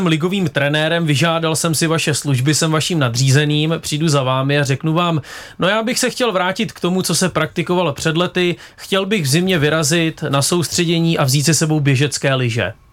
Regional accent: Liberec Region, Czechia; já pocházím z Jizerských hor

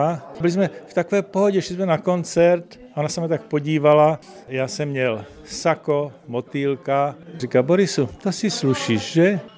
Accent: Zlín, Zlín Region, Czechia; Já jsem ze Zlína, já jsem zlínský patriot.

